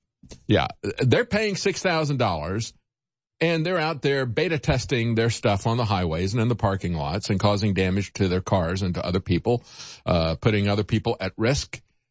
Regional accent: Florida, United States; very elderly drivers in Florida that I used to live with when I was growing up in Florida

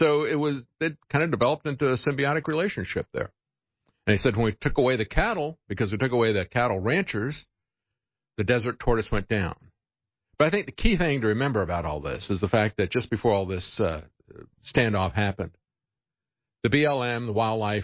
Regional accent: Florida, United States; You know, when I was growing up in Florida, we lived on a lake.

